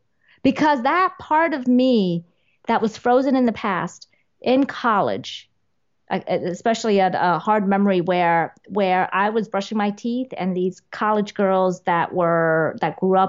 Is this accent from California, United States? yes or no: no; New York, United States; Hidden shame, because I was shamed so much for being Asian as growing up in New York.